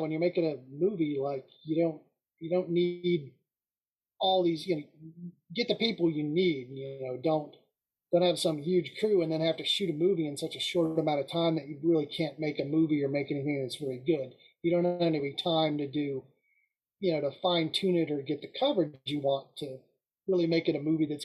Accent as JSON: {"language": "English", "region": "Ohio", "country": "United States", "moved": "as an adult", "lives_now": "Los Angeles, United States", "said": "When I moved to Los Angeles, you know, I came from Ohio originally."}